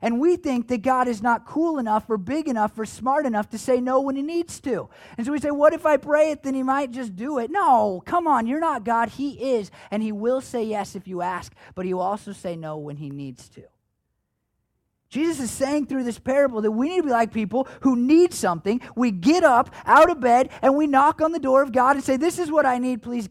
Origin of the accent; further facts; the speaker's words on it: United States; But as an American, somebody who's individualistic, it's hard for me to go over to my neighbor's house